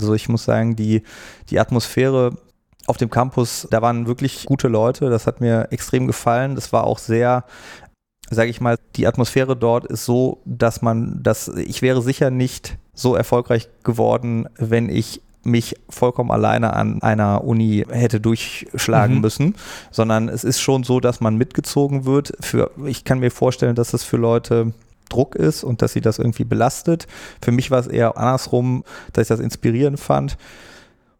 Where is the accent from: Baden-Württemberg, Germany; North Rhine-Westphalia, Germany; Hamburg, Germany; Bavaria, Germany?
North Rhine-Westphalia, Germany; Bonn; Ich bin im Rheinland aufgewachsen, in Bonn.